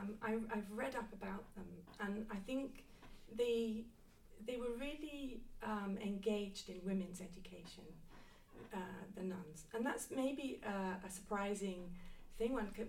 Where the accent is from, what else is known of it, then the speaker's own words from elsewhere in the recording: Wales, United Kingdom; when I came from South West Wales, which is very windswept, and all the trees are kind of very small and crouching against the wind.